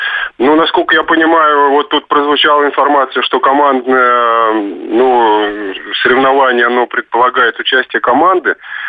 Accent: Moscow, Russia; Я из Москвы.

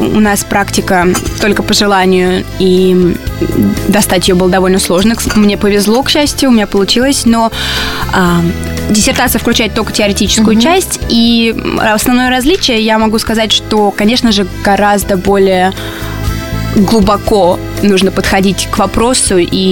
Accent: Russia; accent: American; Поэтому, если бы я не сказала, что я русская, наверное, бы мало кто об этом догадался.

